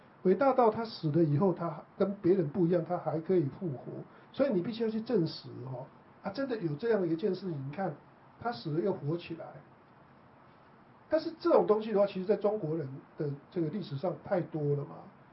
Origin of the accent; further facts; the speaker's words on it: Taiwan; 对，那比如说像我们台湾人